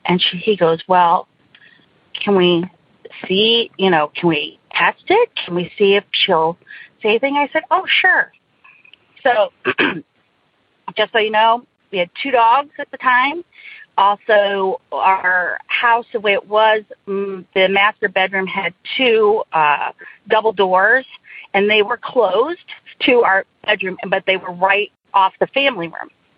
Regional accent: Indiana, United States; I'm from Northern Indiana.

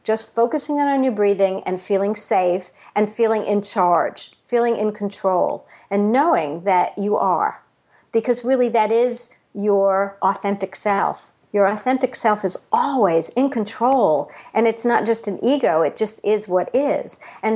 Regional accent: New York, United States; I'm from New York, so, you know, we have subways

